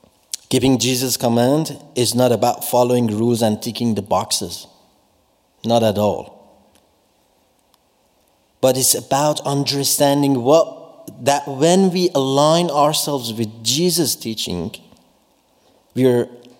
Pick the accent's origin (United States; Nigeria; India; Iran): Iran; I was born in Iran and grew up in a Muslim family.